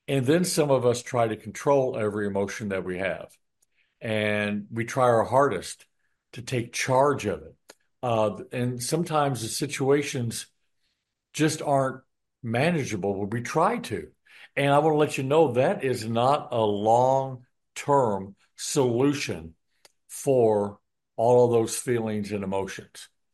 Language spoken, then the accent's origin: English; Illinois, United States; I grew up in Illinois.